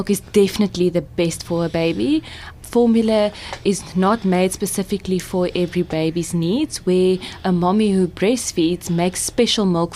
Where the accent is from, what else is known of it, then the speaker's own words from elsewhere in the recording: Cape Town, Western Cape, South Africa; Before that, I worked in Upington, a small town up in the Northern Cape. But I grew up in Cape Town, so that's why I'm back.